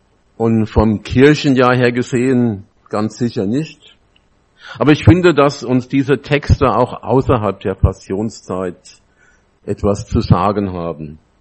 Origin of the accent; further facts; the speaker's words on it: Oberkreuzbach, Hesse, Germany; born there; Ich bin geboren in Oberkreuzbach im Odenwald, wohne in Großzimmern, bin 64 Jahre alt, von Beruf Erzieher, seit fast einem Jahr in Rente. Ehrenamtlich Prediger, meistens in evangelischen Kirchen